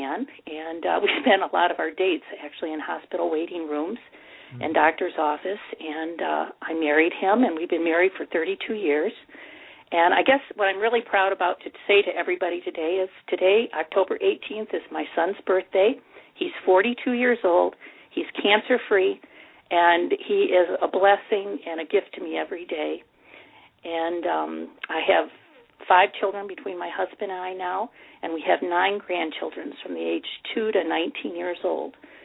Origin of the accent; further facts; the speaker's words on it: Michigan, United States; Well, you know, I was born and raised in Michigan.